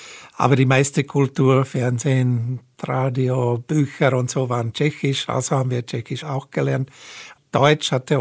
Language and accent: German; Bratislava, Bratislava Region, Slovakia; first language Hungarian; German is a second language; meine Muttersprache ist eigentlich Ungarisch, wenn ich es so sagen kann. Das heißt, das war die erste Sprache, die ich gesprochen habe. Obwohl, den Wurzeln nach sind wir deutscher Abstammung, so wie mein Name schon verrät. Pressburg hatte zeitweise so um die 60% deutschsprachige